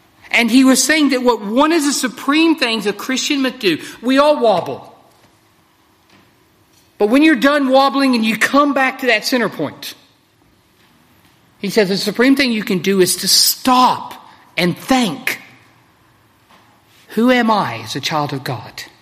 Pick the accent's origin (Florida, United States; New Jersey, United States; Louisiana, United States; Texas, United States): Texas, United States; I grew up in West Texas, which is sometimes called Tornado Alley, down in the southern band of states.